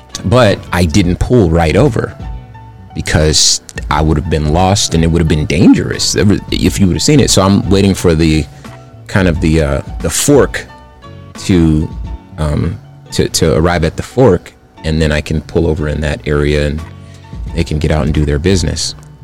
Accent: California, United States; You know, I'm from California, right? I love lowriders.

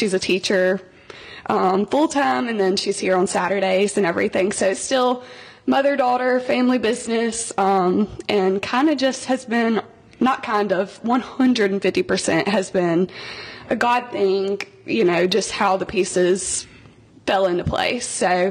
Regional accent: Madison, United States; So I grew up in Madison, just right down the street

